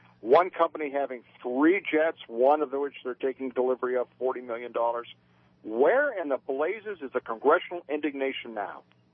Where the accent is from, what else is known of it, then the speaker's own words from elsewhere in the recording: Detroit, Michigan, United States; I'm from Detroit